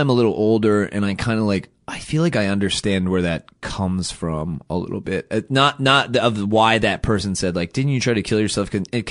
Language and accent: English; Baltimore, Maryland, United States; So I grew up in Baltimore. I was born in 79, late 70s. Baltimore is a very working class Catholic city.